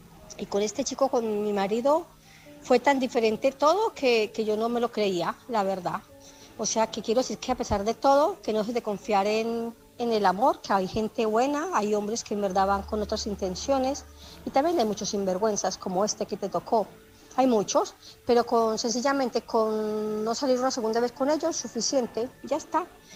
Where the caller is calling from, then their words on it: Barcelona, Catalonia, Spain; de Barcelona.